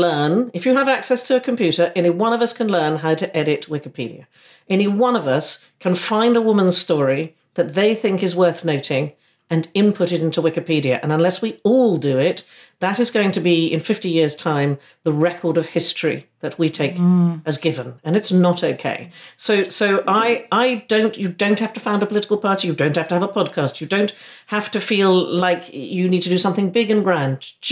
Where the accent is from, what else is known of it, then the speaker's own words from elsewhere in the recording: United States; I grew up in America. I love that country.